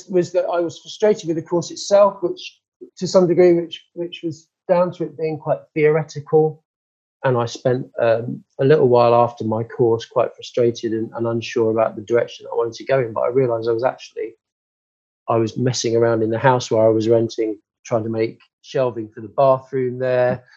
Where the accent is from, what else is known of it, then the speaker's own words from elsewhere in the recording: Harrow, London, United Kingdom; now in Sheffield, United Kingdom; So we moved to London. I grew up in Harrow in the end in Northwest London until I was ready to study.